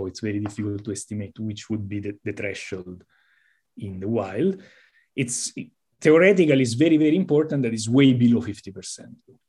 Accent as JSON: {"language": "English", "town": "Rome", "region": "Lazio", "country": "Italy", "second_language": "English", "said": "All the empires, and I'm from Rome, and the Roman Empire is not here anymore."}